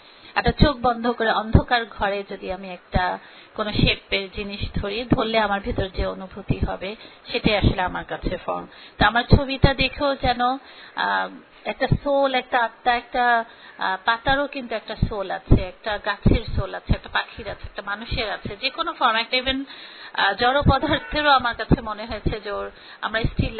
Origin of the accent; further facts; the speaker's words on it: Dhaka, Dhaka Division, Bangladesh; আমি একটা বড় আরবান শহরে, ঢাকা শহরে বড় হয়েছি, এখানে আমি স্কুল শেষ করেছি এবং আমার চারুকলার শিক্ষা আমি এখানে করেছি, ব্যাচেলার করেছি।